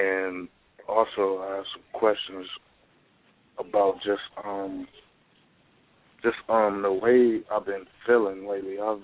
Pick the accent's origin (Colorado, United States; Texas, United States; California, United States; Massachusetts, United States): California, United States; Long Beach; I'm from Long Beach, California.